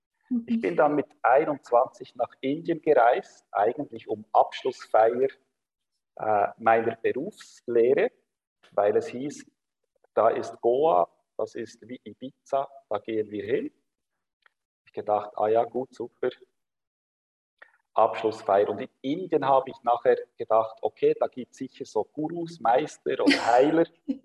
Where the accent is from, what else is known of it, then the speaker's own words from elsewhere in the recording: Switzerland; born there; ich bin in der Schweiz geboren.